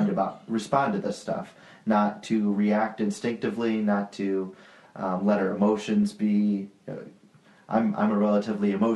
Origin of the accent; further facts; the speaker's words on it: Buffalo, New York, United States; we're from the Buffalo area. I'm kind of like, I don't know how to describe where I am